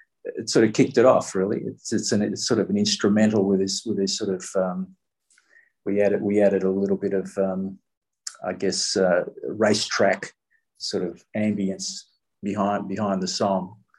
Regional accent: Fremantle, Western Australia, Australia; It's a very big part of where I grew up here in Fremantle

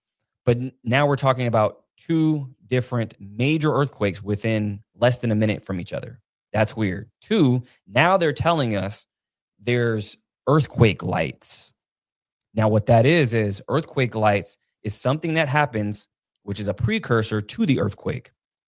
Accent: California, United States; So I'm from California. I've been through many earthquakes.

